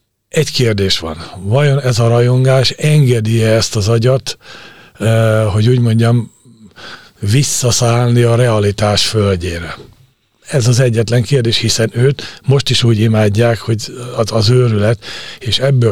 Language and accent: Hungarian; Szabolcs-Szatmár-Bereg, Hungary; born there; szabolcsi születésű vagyok